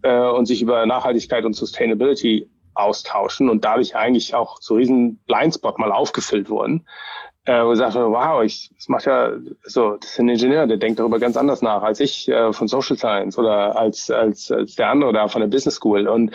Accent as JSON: {"language": "German", "country": "Germany", "tie": "born or raised there", "moved": "yes", "lives_now": "United States", "said": "ich bin ja schon auch ein bisschen als Deutscher groß geworden mit einem Kassettenrekorder und Benjamin Blümchen und Bibi Blocksberg und Hallo Spencer und so. Dann auch als Vater hier in Amerika war das schwierig für mich"}